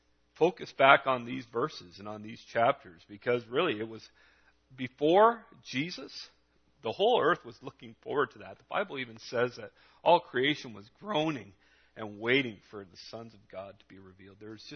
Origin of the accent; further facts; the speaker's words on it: Dunnville, Ontario, Canada; now in Wainfleet, Canada; I grew up in Dunville, now in Waynefleet.